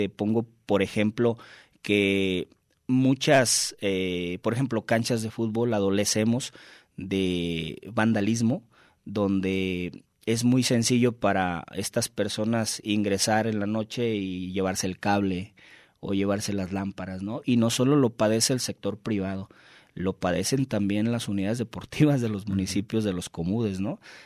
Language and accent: Spanish; Tonalá, Mexico; born there; en el municipio del cual orgullosamente soy nacido, en Tonalá.